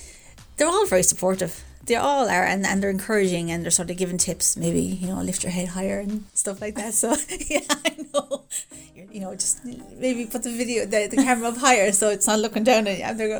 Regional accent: Limerick, Munster, Ireland; from Limerick. 53, married with two kids.

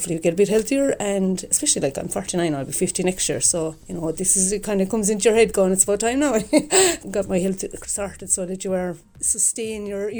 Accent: Fines, Munster, Ireland; I'm from Fines, County Limerick.

